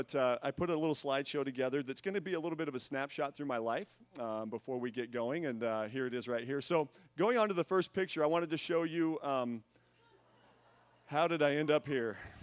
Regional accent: Winston, Oregon, United States; I grew up just outside of Roseburg. I was born in Roseburg. I grew up in Winston, Oregon. Went to Douglas High School, so not far from here

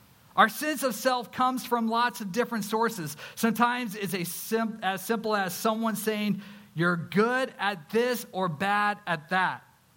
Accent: Santa Cruz, California, United States; I growing up in Santa Cruz, I lived right around the corner from Bethany University

